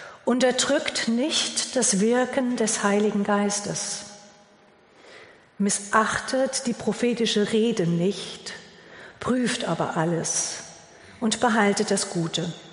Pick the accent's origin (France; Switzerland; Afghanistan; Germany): Germany; Herzhausen, Hesse; Ich komme aus dem hessischen Hinterland, Marburger Gegend, Marburg, Biedenkopf, Gladenbach.